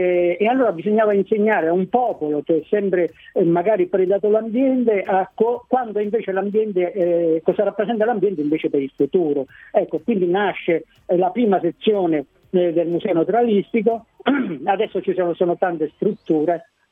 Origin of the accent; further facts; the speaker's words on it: Morano, Calabria, Italy; born there; io sono nato a Morano, mm-hmm, poi sono stato sempre, ho studiato fuori, ho lavorato fuori in tanti posti d'Italia